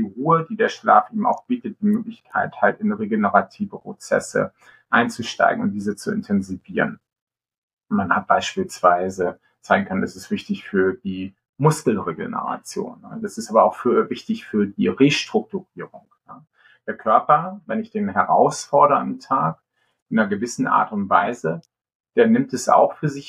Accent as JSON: {"language": "German", "town": "Lübeck", "region": "Schleswig-Holstein", "country": "Germany", "said": "ich komme ja ursprünglich aus Lübeck"}